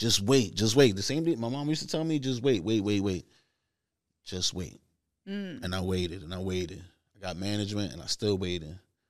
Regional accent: New York City, New York, United States; We were from the Bronx.

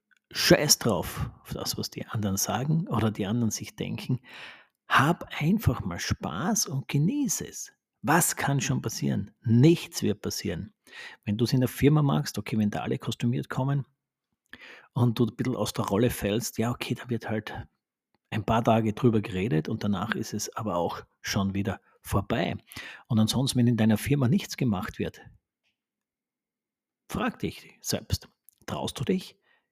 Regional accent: Austria; auch bei uns in Österreich, in diversen Bundesländern ist der Rosenmontag ja

